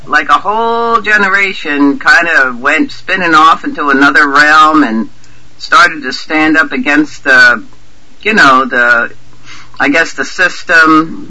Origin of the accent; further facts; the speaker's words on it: Woodstock, New York, United States; born there; I told you that I was born around here near Woodstock. I lived in Woodstock for many years, you know, and I still live, you know, about 40 minutes away from Woodstock.